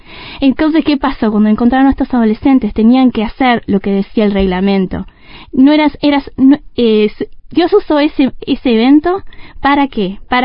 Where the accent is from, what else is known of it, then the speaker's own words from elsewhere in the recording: Uruguay; éramos un grupo de dos, quizá uruguayos en el grupo de drama